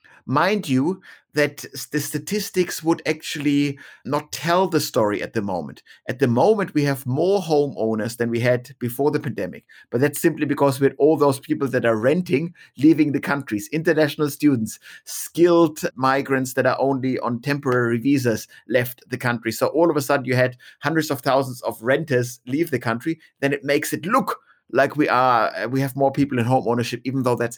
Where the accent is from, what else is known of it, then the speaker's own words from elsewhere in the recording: Munich, Bavaria, Germany; I'm pointing to my hometown of Munich in Germany that got the Olympics in the 70s.